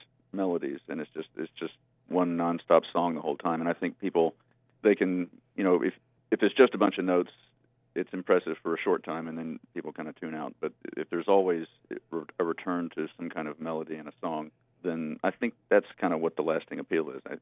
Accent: Atlanta, Georgia, United States; accent: southern; I'm from Atlanta. I don't know if you can hear my southern accent

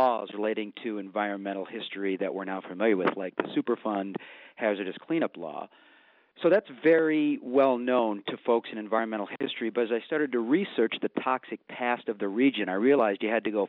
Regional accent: Buffalo, New York, United States; but I'm originally from Buffalo.

